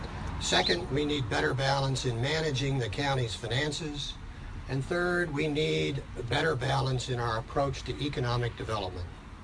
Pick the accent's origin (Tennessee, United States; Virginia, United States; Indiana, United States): Virginia, United States; Williamsburg; But growing up in Williamsburg, I thought everyone did government service at some point in their life.